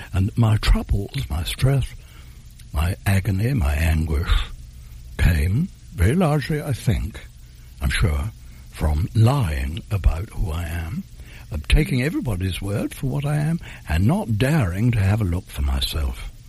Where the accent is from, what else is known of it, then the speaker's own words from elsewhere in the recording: England, United Kingdom; Well, I'm English. I'm 83, they tell me